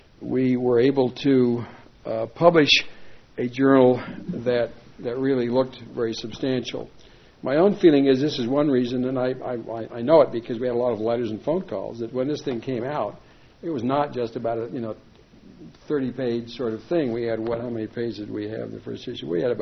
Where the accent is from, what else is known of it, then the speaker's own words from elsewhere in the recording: Arizona, United States; I had an interesting relationship in this thing because I'm from Arizona, and the Udall family is probably one of the 2 or 3 most prestigious LDS families in the state.